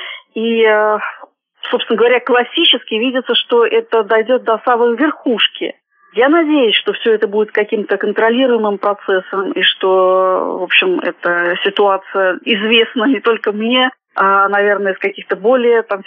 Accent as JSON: {"language": "Russian", "country": "Russia", "said": "Я так говорю не потому, что я россиянка"}